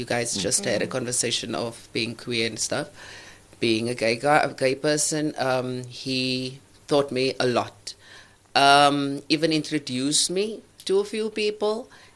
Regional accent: King William's Town, Eastern Cape, South Africa; now in Port Elizabeth, South Africa; So I'm from the Eastern Cape, King Williamstown, yes. Studied in East London, Buffalo City, and I moved to PE 8 years ago.

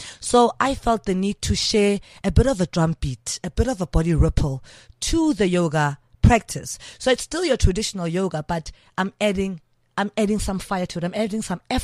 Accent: Johannesburg, Gauteng, South Africa; Orlando West. You mean in my younger days, Orlando West.

